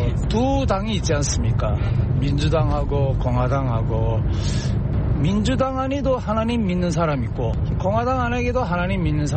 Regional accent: North Korea; now in United States

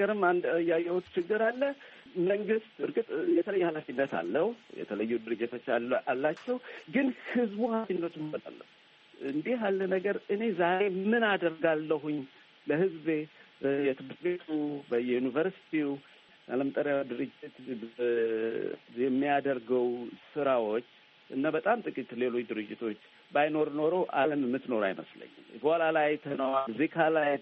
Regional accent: Adama, Oromia, Ethiopia; ድሮ እኔ ሰፈሬ አዳማ ልጅ ነኝ።

